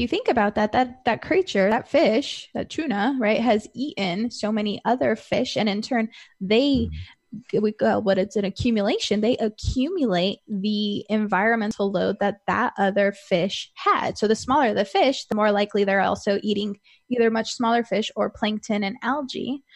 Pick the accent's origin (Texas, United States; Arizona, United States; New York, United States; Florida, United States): Arizona, United States; You know, growing up in Arizona, it's not always able to get in an organic standpoint